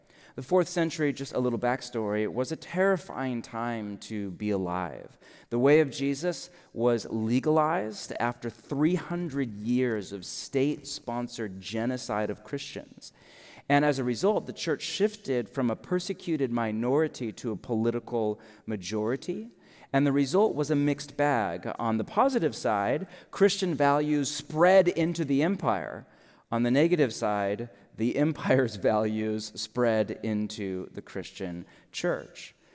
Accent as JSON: {"language": "English", "region": "California", "country": "United States", "lives_now": "Portland, United States", "said": "I'm originally from California, but for many years have been in Portland, Oregon, up in the Pacific Northwest"}